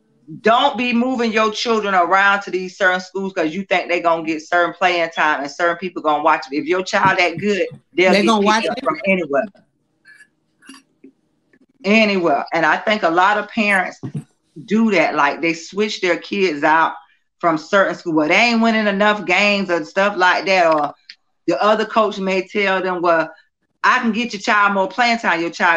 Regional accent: Florida, United States; So as they say, Candace, I'm from Polk County.

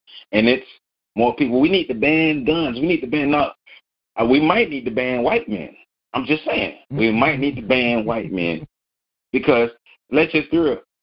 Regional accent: Tallahassee, Florida, United States; But I remember, you know, growing up on South Side of Tallahassee, I would hear gunshots all the time, but I didn't see a lot of guns until I got older.

